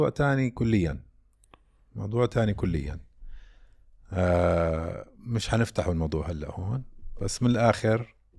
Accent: Saudi Arabia; عندنا بالسعودية

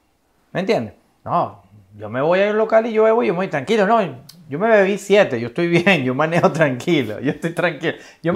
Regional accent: Choroní, Aragua, Venezuela; Yo soy de Choroní. No sé cómo estará Choroní ahora porque tengo muchos años que no voy.

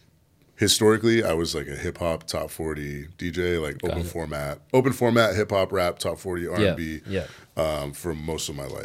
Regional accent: California, United States; moved away as an adult; now in Los Angeles, United States; I've always been DJing since I was like 13. I'm 29 now. And then I moved down. I'm from the Bay Area.

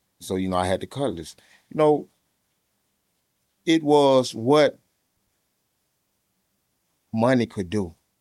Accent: Jacksonville, Florida, United States; I say, I'm from Jacksonville.

